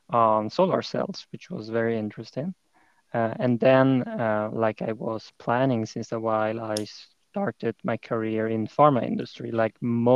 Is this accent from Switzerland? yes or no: yes; Ticino, Switzerland; now in Baden, Switzerland; I come from the Italian-speaking part of Switzerland, Ticino, from the very south.